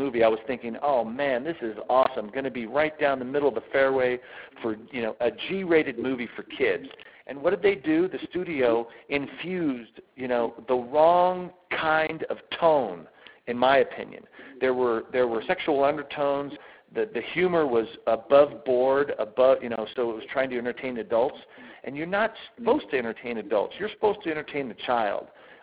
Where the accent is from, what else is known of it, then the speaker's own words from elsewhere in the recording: Las Vegas, Nevada, United States; I grew up in Las Vegas, Nevada, and played in the band and did a lot of theater and also played sports.